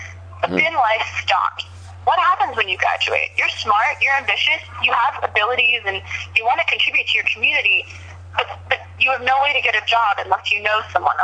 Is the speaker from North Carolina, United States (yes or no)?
no; Roanoke, Virginia, United States; I can speak for my hometown, Roanoke, Virginia.